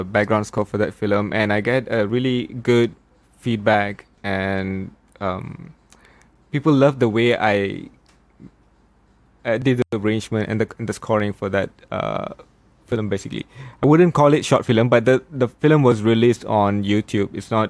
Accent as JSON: {"language": "English", "country": "India", "said": "I'm an Indian, actually."}